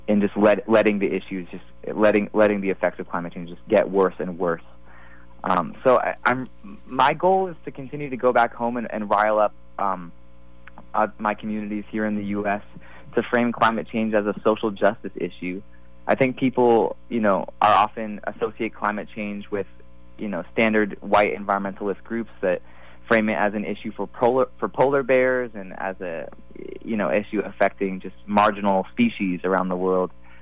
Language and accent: English; California, United States; now in Oakland, United States; I live in Oakland. I grew up in Marin County, so I've lived in the Bay Area my whole life